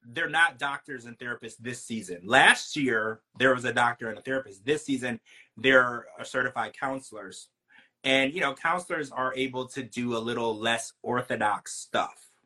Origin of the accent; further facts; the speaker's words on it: Louisiana, United States; I'm a big … fan. You know, I grew up in Louisiana, so you know.